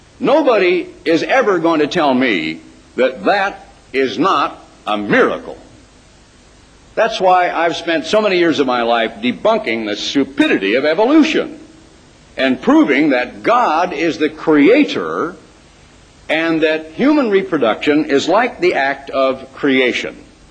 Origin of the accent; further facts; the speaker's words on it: Portland, Oregon, United States; born there; Now, I was born in Portland, Oregon, 65 years ago, I think today over there, or maybe yesterday, in Portland, Oregon.